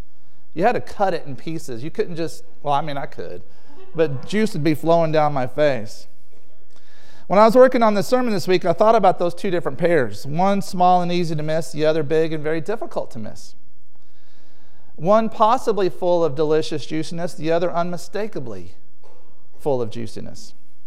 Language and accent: English; the South, United States; So I'm from the South, so we have granddaddies and grandmamas down there.